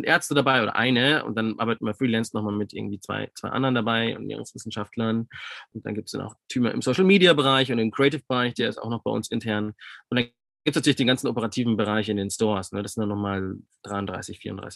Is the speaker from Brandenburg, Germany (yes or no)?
no; Bavaria, Germany; vor allem nicht in Bayern oder aus dem Chiemgau, wo ich herkomme